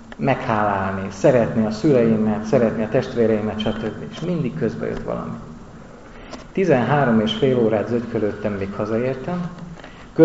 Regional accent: Lónya, Szabolcs-Szatmár-Bereg, Hungary; Ez egy Lónya nevű község, és egy gyönyörű templom mellett, annak a szomszédságában nőttem föl

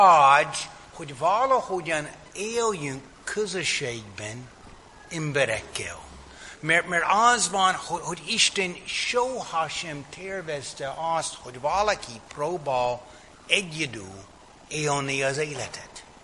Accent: United States; Hungarian is a second language; now in Hungary; hogy én az Egyesült Államokból származom

